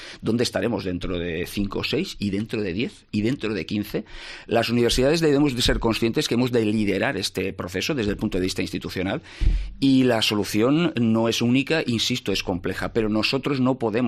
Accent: Ontinyent, Valencian Community, Spain; Yo mismo vine a estudiar a Valencia, lo dije en alguna ocasión, yo soy de Ontinyent, pero claro, esto pasó hace muchos años

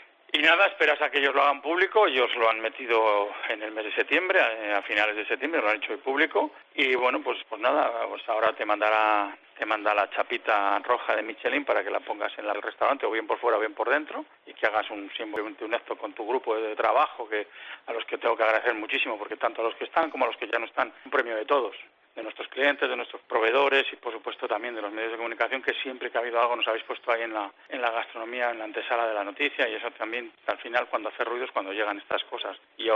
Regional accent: Ayuela, Castile and León, Spain; una patata de la Valdavia, porque yo es de donde soy, de Ayuela

